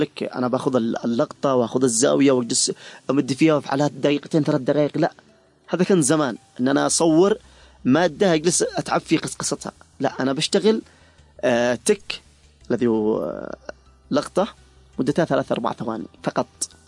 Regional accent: Yemen

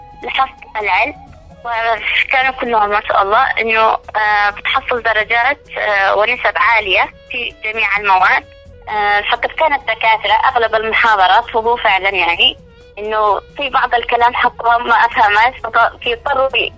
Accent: Yemen; ممكن أقول إنني أنا كطالبة يمنية مثلت بلادي على أحسن ما يمكن

